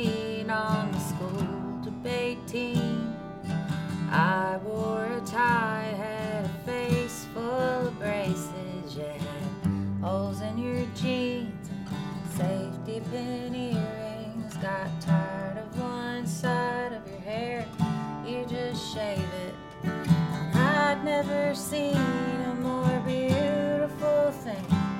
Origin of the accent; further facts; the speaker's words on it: Huntsville, Alabama, United States; now in Nashville, United States; because I live in Nashville now, but I'm from Huntsville, Alabama. It's where I was born.